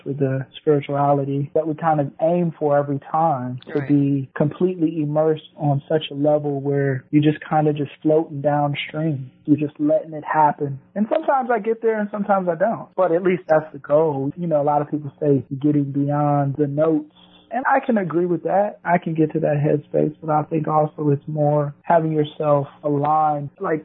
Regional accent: Buffalo, New York, United States; born there; I was born in Buffalo, New York, yep, 1983.

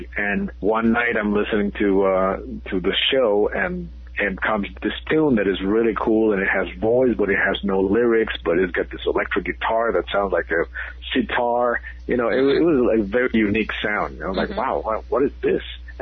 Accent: Mexico; I'm also from Mexico, you know.

